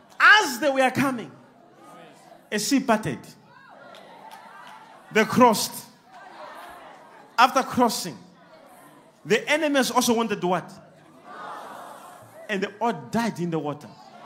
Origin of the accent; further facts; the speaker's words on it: KwaZulu-Natal, South Africa; I'm from KwaZulu-Natal.